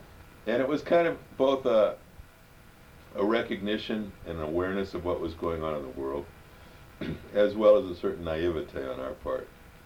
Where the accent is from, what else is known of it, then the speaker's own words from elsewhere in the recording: Newton, Massachusetts, United States; I was born here in Newton, Massachusetts.